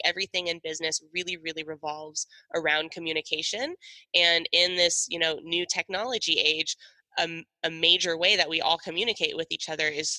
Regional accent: Seattle, Washington, United States; So I grew up in Seattle, Washington, always did very well in school, was very school focused.

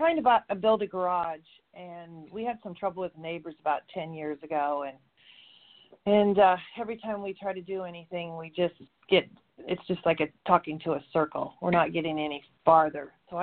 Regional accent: Tacoma, Washington, United States; I'm calling from, I'm from Tacoma, but I'm in Portland, Oregon right now.

